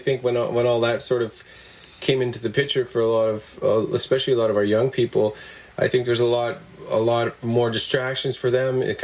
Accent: Canada; first language Cree; English is a second language; So I learned Cree. It's my first language. English is actually a second language for me. And I believe it's because we're so far north.

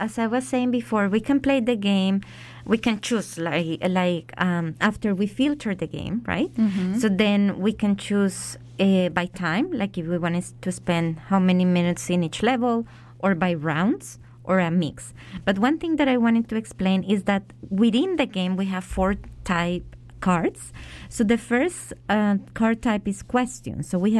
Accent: Colombia; English is a second language; so I grew up in Colombia, and I think that it was complicated, I will say.

